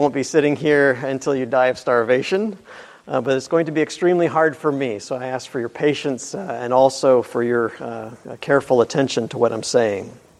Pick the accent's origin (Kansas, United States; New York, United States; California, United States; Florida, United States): Kansas, United States; Wichita; from Wichita, Kansas.